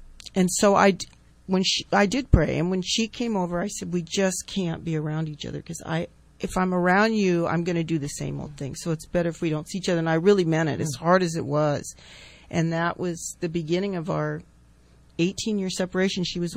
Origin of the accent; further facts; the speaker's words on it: California, United States; she was from Houston, I'm from Sonoma County, you know, there were a lot of differences.